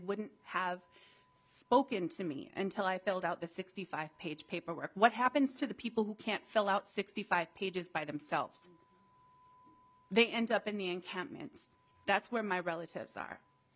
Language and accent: English; Duluth, Minnesota, United States; I'm Eagle Clan and I'm from Duluth. I live here in the cities now